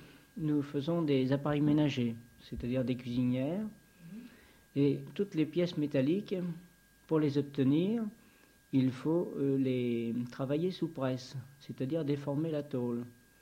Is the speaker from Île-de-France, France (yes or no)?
no; Saumur, Pays de la Loire, France; now in Orléans area, France; oui, vous savez, je suis des Pays de la Loire, je suis de Saumur.